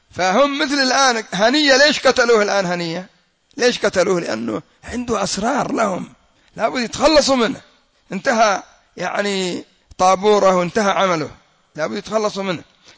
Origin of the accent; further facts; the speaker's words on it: Yemen; قالوا 10,000 قد وصلوا عندنا في اليمن